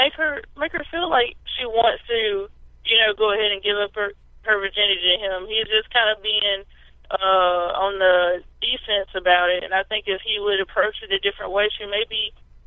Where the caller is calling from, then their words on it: Columbia, Mississippi, United States; I'm calling from Columbia, Mississippi.